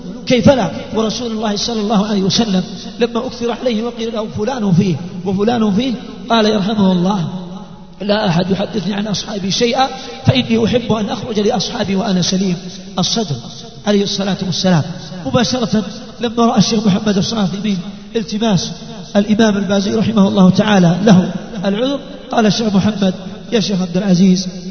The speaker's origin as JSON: {"language": "Arabic", "town": "Buraidah", "region": "Al-Qassim", "country": "Saudi Arabia", "said": "في جعل درس عندنا في بريدة"}